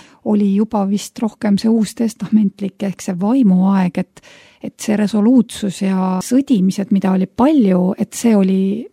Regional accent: Viljandi, Viljandi County, Estonia; mina olen pärit Viljandist ja sattusin aastal 1991 Viljandi elusõnasse.

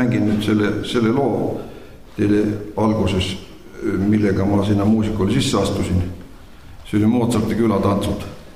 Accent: Jõgeva, Jõgeva County, Estonia; Mina olen pärit Jõgeva alevikust.

